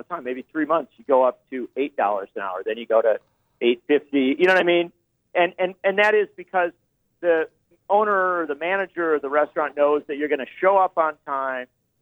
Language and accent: English; Midwest, United States; And I'm a Midwesterner.